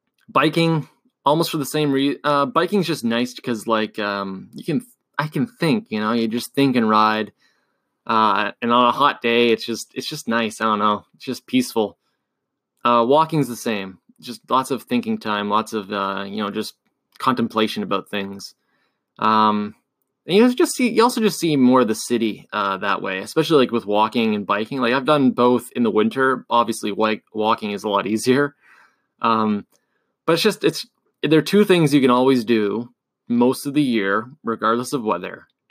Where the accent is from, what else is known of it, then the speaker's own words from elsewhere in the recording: Canada; Well, as previously stated, I'm from Canada, and that means we're just nice.